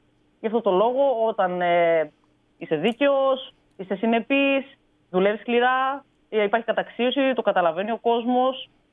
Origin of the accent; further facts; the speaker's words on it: Igoumenitsa, Epirus, Greece; μεγάλωσα στην Ιγουμενίτσα. Από μικρή με πολλά αθλήματα ασχολούμουν.